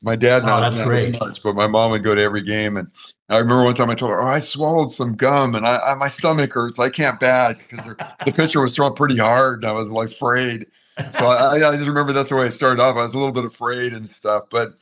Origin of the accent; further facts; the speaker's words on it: Norwalk, California, United States; Yeah, I was born in Norwalk, or I lived, grew up in Norwalk, California, and I've always lived in Southern California.